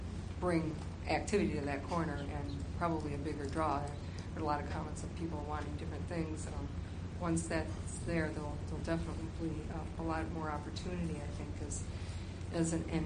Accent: Michigan, United States; So I'm from Michigan, so I've shopped at a lot of Myers.

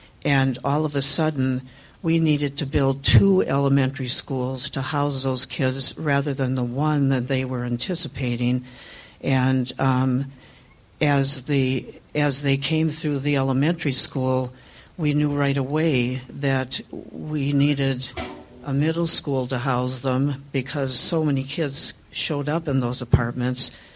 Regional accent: Hales Corners, Wisconsin, United States; I grew up in Hales Corners, so I've lived in this area my whole life.

